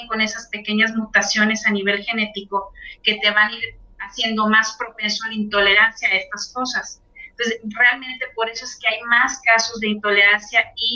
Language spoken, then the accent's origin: Spanish; Tampico, Tamaulipas, Mexico; Ahora, en el caso de mi ciudad natal, Tampico, con alto índice de cáncer